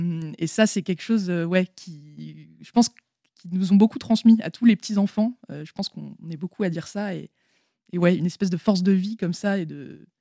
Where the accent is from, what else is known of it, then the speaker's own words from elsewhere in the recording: Angers, Pays de la Loire, France; born there; now in Paris, France; j'ai vécu à Angers un moment. Je suis née à Angers.